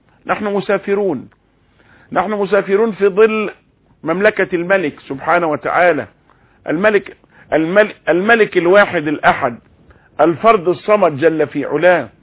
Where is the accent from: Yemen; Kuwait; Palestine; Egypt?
Egypt; أننا كمصريين